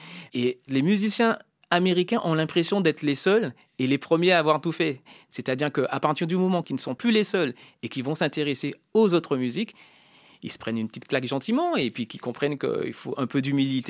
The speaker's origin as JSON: {"language": "French", "region": "Guadeloupe", "country": "France", "tie": "born or raised there", "said": "Moi, quand j'étais gamin en Guadeloupe, j'écoutais effectivement la musique locale"}